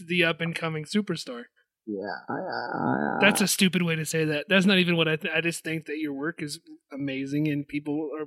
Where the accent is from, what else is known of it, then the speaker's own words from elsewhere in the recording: the South, United States; We're all from the South.